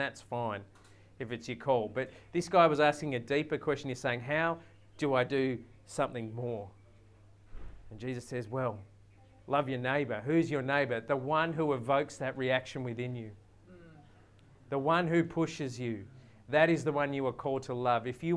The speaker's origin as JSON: {"language": "English", "country": "Australia", "tie": "born or raised there", "said": "When I was growing up in Australia, I never felt different just by being there."}